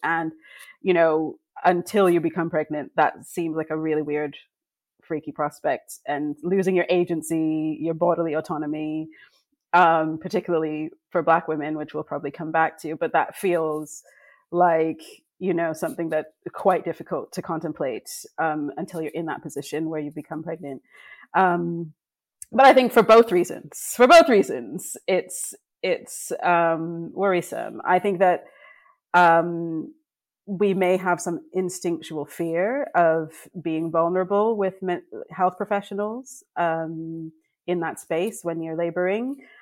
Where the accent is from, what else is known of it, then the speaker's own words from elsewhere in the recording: Canada; now in United Kingdom; You can probably hear from my accent, I was not raised in this country. I have a long and torturous history, but I will summarize by saying that I'm Canadian by birth, but West Indian by descent, and now British as my adopted third country.